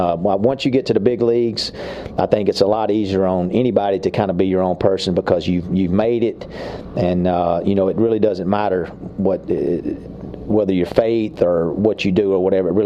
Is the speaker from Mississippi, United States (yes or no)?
yes; McComb, Mississippi, United States; also born or lived in Brookhaven; I was born in Brookhaven, Mississippi, and I lived in Macomb. My daddy was in the military, and I lived in Macomb, Mississippi for about 12 years.